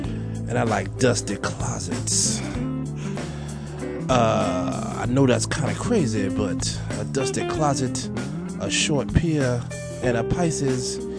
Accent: Pennsylvania, United States; But yes, I grew up in Western Pennsylvania, with a single mother.

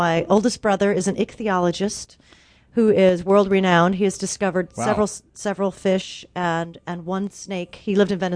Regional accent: Belleville, Illinois, United States; I grew up in Belleville, Illinois. I'm the fourth of five.

